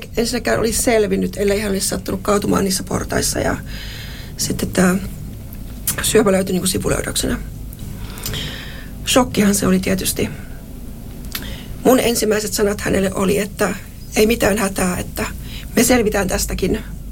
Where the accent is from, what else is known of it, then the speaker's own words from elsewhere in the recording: Lapland, Finland; Mä olen Lapista kotoisin. Ja puhutaan suoraan.